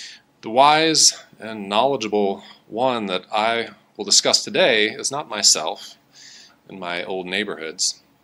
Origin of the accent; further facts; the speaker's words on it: Appleton, Wisconsin, United States; I traveled back to my hometown of Appleton, Wisconsin, and while I was there, I took a brief tour to drive past some of my old houses that I'd lived in.